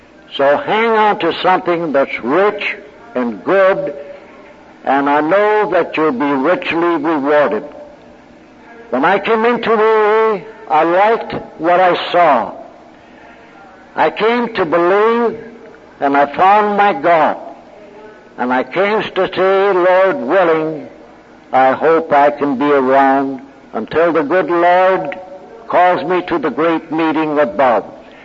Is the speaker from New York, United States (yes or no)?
no; Cleveland, Ohio, United States; from Cleveland, Ohio.